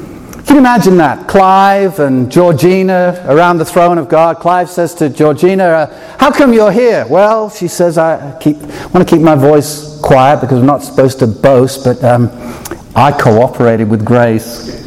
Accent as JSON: {"language": "English", "region": "England", "country": "United Kingdom", "said": "I mean, as an Englishman, what's up with that? He chose Israel when he could have waited for us English people to come."}